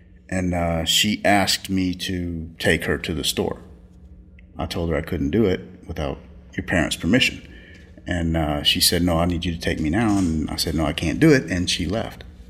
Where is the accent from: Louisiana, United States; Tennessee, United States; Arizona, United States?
Louisiana, United States; also born or lived in Texas; I am from Louisiana. Spent most of my time in Texas. I'd moved back to Louisiana